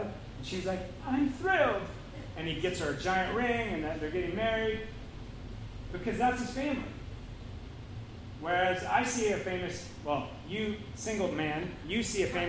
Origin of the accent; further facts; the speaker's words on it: Kirkland, Washington, United States; because of growing up in Kirkland, which suburb of Seattle, where the first Costco was, very first Costco on the planet.